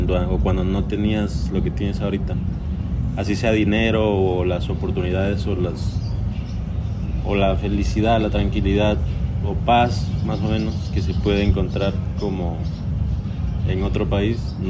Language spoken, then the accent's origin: Spanish; Quito, Pichincha, Ecuador; moved away; Yo de donde soy, de Quito, es ciudad grande, pero no es playa, es sierra, es montaña, pero es ciudad.